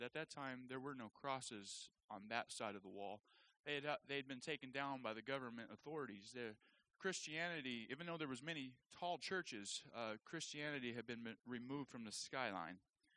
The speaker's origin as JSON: {"language": "English", "region": "Arkansas", "country": "United States", "also_born_or_lived": "Minnesota", "moved": "as an adult", "said": "I moved away from Arkansas into Minnesota. And so it was a massive culture change. Some of those culture changes involved food. Okay, food was way different in St. Paul than it was in L.A., where I was from, Lower Arkansas."}